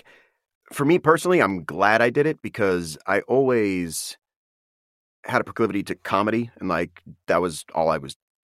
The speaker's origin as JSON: {"language": "English", "region": "California", "country": "United States", "tie": "born or raised there", "said": "I grew up in the Bay Area, so I started working in like San Francisco doing commercials"}